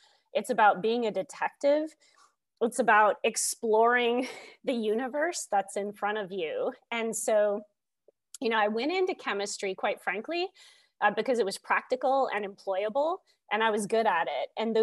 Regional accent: North Dakota, United States; So I was born and raised in North Dakota, and I was super privileged to have two parents that cared for me deeply

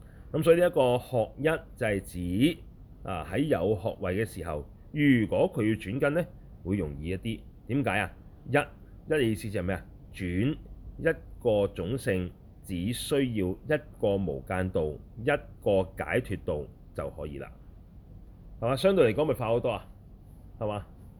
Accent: China; 咁就未必會好似我哋中國人寫嘅詩詞咁工整啊

